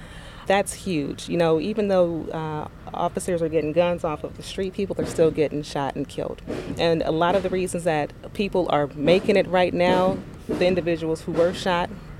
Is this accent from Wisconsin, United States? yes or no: yes; Milwaukee, Wisconsin, United States; And I grew up in Milwaukee. I grew up on 8th and Burleigh. You know where 8th and Burleigh is? Okay, so, and that was in the 80s and the 90s.